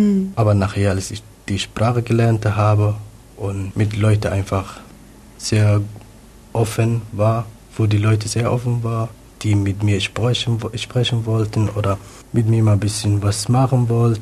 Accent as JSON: {"language": "German", "country": "Somalia", "second_language": "German", "lives_now": "Germany", "said": "Nein, meine Eltern wohnen noch in Somalia. In unserer Stadt und ich bin halt alleine hier in Deutschland"}